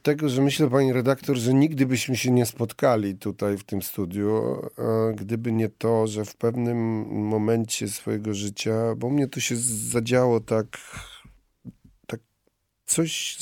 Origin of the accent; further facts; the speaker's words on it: Lublin, Lublin Voivodeship, Poland; jako młody lublinianin, przyjechawszy i zdawszy egzamin na akademię